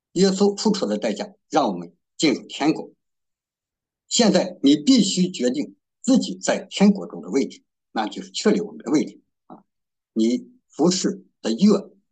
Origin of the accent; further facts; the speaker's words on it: China; 拿我们中国人讲，就是自己的过五关斩六将